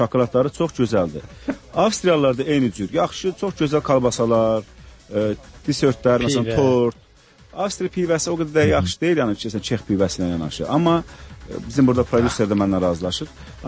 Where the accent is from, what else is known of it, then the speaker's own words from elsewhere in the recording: Nehram, Nakhchivan, Azerbaijan; doğma Nehremkən də yadıma düşdü. Yəni bu Naxçıvanın böyüdüyüm